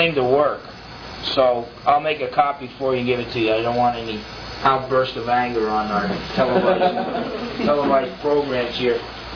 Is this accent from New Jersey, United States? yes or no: yes; New Jersey, United States; he said, where are you from? I said, New Jersey. He said, you sound like you're from New Jersey.